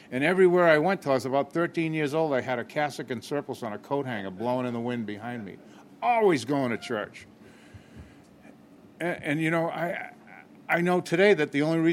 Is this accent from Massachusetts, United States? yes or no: yes; Massachusetts, United States; born there; I was born in Massachusetts, a little town north of Boston, Irish Catholic, raised Irish Catholic.